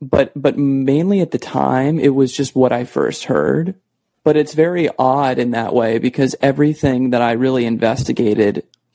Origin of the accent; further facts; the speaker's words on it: Arizona, United States; So I grew up in Arizona, but I wanted to see Wyoming.